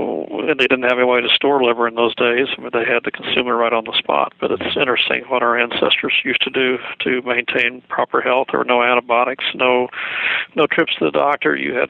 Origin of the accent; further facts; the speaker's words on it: Missouri, United States; We're from the Show Me State of Missouri, and we thought, well, this never happened again.